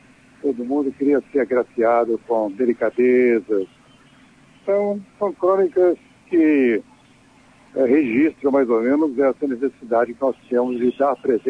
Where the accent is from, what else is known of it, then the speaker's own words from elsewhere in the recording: Minas Gerais, Brazil; o fato que eu sou mineiro, né?